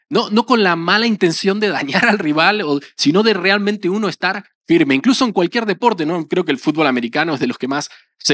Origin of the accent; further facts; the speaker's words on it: Argentina; Hay una frase en mi país, en Argentina, que es una frase que a veces hasta se usa aquí